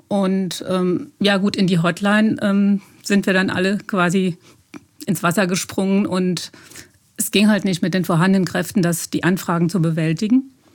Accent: Heimbach-Weis, Rhineland-Palatinate, Germany; Also ich komme ursprünglich auch aus Heimbach-Weiß, auch wenn ich da jetzt nicht wohne.

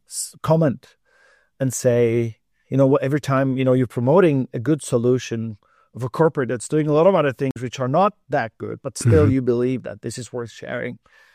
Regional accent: Prague, Czechia; I was a chief circular economist of my hometown in the city of Prague.

